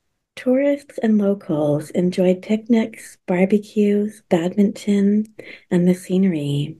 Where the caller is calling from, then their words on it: Vancouver, British Columbia, Canada; I'm coming from the Coast Salish land. I'm coming from Vancouver, Canada, on the traditional territories of the Coast Salish people.